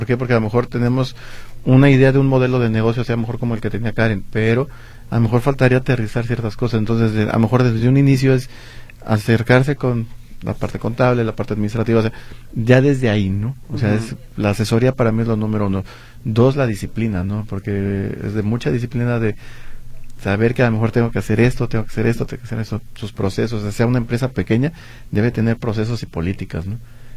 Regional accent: Mexico; Nosotros como mexicanos, tú bien nos dices, no leemos los manuales

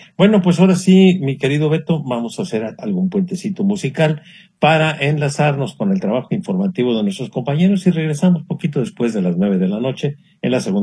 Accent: Salina Cruz, Oaxaca, Mexico; born there; yo nací en Salina Cruz, Oaxaca. Ajá. Y soy salado de corazón.

